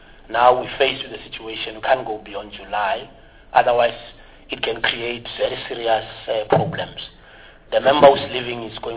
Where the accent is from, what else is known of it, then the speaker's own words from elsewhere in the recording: Gauteng, South Africa; I'm from Gauteng.